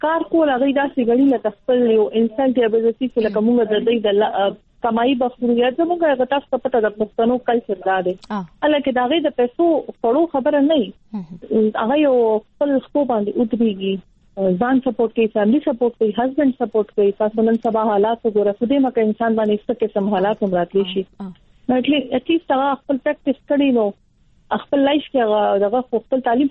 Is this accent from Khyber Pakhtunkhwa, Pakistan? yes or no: yes; Peshawar, Khyber Pakhtunkhwa, Pakistan; زه په پېښور لوکل یم او زه دلته مطلب دلته پیدا شول